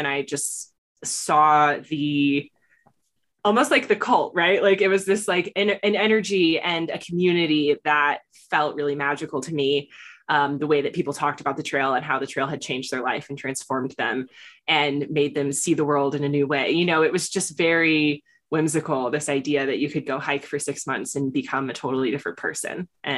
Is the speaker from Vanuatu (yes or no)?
no; California, United States; also born or lived in Florida; So my dad was in the military. So I grew up in Florida and California and Florida and California.